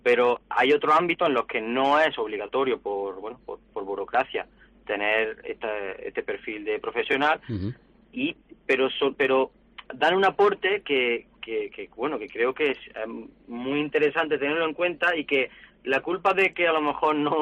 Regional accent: Arjona, Andalusia, Spain; yo decidí volver a mis raíces, a mi provincia y a mi pueblo, que lo quiero mucho y le tengo mucho cariño, Arjona.

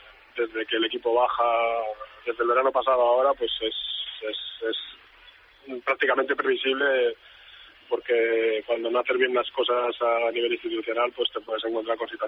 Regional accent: Cantabria, Spain; Y yo soy de Cantabria

